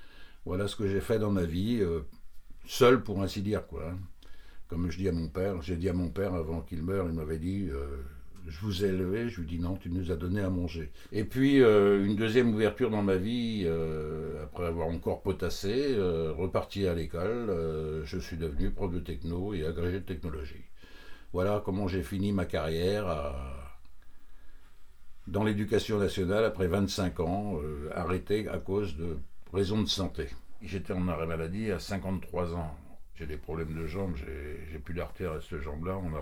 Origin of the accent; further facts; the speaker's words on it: Beauvais, Hauts-de-France, France; 68 ans et je vis à Poulgoisec, dans le Cap Sizun, depuis déjà 40 ans. Je suis originaire de l'Oise, de Beauvais, d'une famille de 6 enfants, mon père maçon-paveur, maman à la maison.